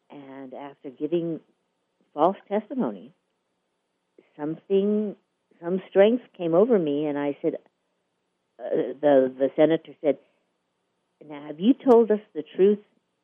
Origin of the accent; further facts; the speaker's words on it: New York, United States; originally from New York.